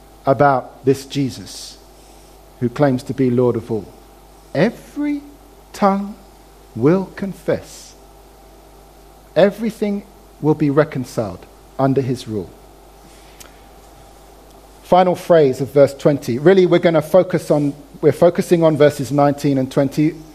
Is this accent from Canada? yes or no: no; London, United Kingdom; I'm a Londoner.